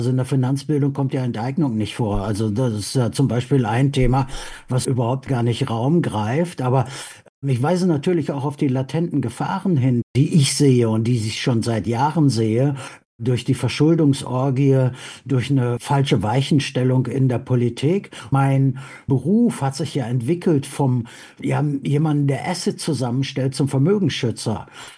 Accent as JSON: {"language": "German", "town": "Winterberg", "region": "North Rhine-Westphalia", "country": "Germany", "tie": "born or raised there", "said": "Ich bin ja im Sauerland, im Winterberg im Sauerland aufgewachsen."}